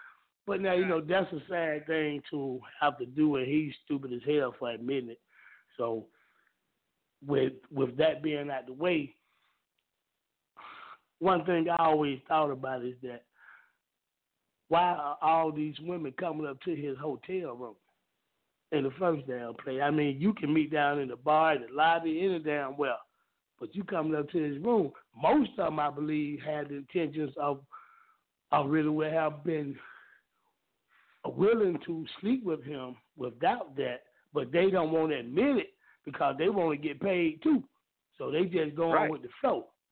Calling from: Jonesboro, United States; Hey, Frank, this is … from Jonesboro.

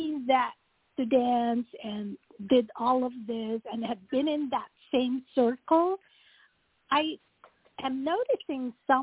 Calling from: Orlando, Florida, United States; I'm calling from Orlando.

